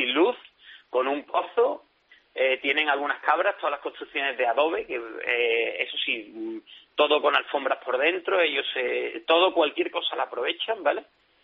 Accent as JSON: {"language": "Spanish", "town": "Seville", "region": "Andalusia", "country": "Spain", "said": "nosotros somos andaluces, los organizadores de Sevilla"}